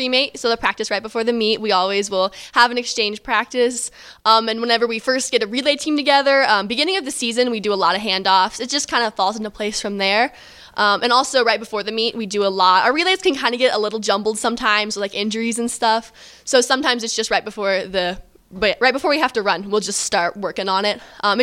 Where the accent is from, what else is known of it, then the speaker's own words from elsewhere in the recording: Illinois, United States; Yeah, so I grew up in Southern Illinois, and my school did not have a track team